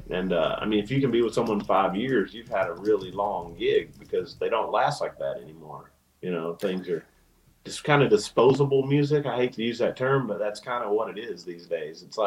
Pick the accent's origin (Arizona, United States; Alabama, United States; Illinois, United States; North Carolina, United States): Alabama, United States; Piedmont; growing up in Alabama, our closest big venue, I'm from a really small town called Piedmont, Alabama, and the population's like 4,000.